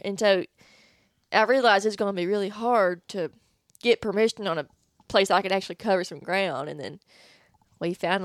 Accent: Arkansas, United States; I said, hey, you know, I'm from Arkansas.

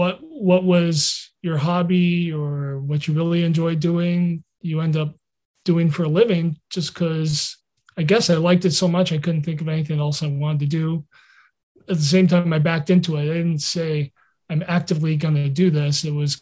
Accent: Portland, Oregon, United States; also born or lived in Montreal, Canada; I was born in Montreal. My parents immigrated from Europe. They met in Montreal. I was born in Montreal. When I was six, we moved to Portland, Oregon.

